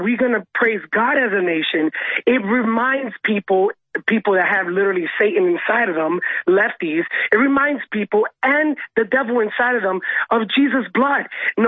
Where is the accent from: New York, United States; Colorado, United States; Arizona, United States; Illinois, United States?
New York, United States; New York City; As a New Yorker, if I was there, Roger himself would have been like, calm down